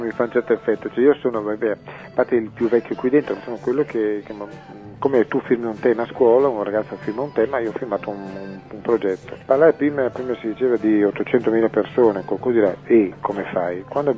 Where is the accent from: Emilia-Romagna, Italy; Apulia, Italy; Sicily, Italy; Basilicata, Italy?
Emilia-Romagna, Italy; Ferrara; io sono di Ferrara